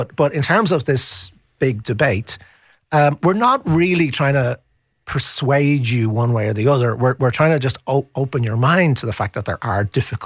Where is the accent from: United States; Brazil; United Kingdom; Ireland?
Ireland; as an Irish person.